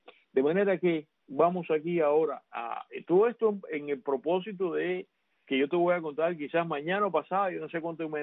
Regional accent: Cuba; cuando era niño en Cuba

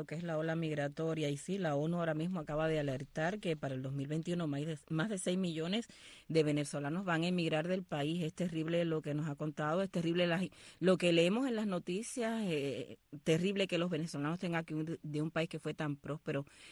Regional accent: Holguín, Cuba; al norte de la actual provincia de Holguín, mi terruño

